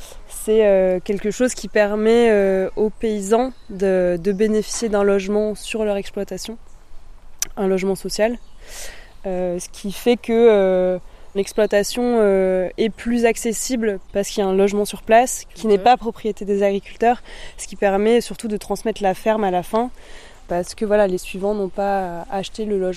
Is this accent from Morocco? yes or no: no; Grenoble, Auvergne-Rhône-Alpes, France; Moi, je viens de Grenoble, donc pas du tout du coin. Je suis née en ville. Enfin, je viens quand même d'un milieu très urbain.